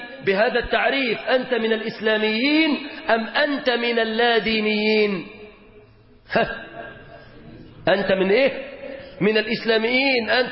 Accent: Egypt

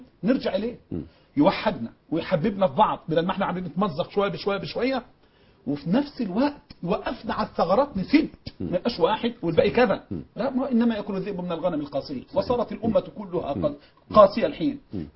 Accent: Egypt; كمذهب خامس عندنا في مصر

